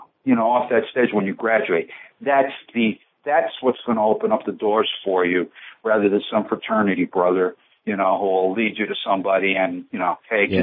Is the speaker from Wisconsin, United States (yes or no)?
no; New York City, New York, United States; now in Michigan, United States; We're close to the same age, being in Michigan, which probably had much bigger fraternities than where I grew up in New York State, New York City.